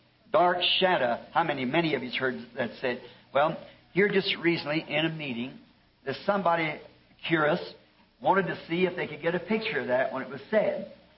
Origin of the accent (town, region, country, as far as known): Ireland